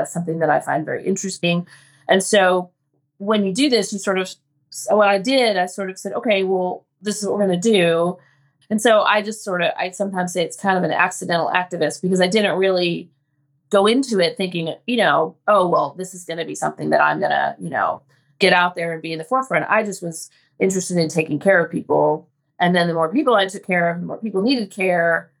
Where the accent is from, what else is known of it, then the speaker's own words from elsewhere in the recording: Santa Rosa, California, United States; I grew up in Sonoma County, so I have spent plenty of time, yeah. So I grew up in Santa Rosa